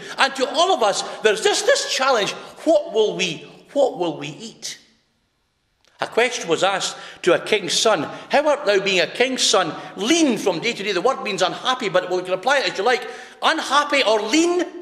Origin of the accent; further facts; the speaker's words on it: Scotland, United Kingdom; Now, I don't know if you get as much rain here as we do in Scotland, but as a Scot, I can tell you this.